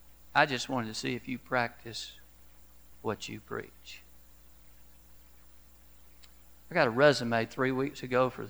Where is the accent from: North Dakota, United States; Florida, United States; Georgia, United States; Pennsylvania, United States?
Georgia, United States; Augusta; Well, undoubtedly, this guy didn't know I was originally from Augusta, Georgia.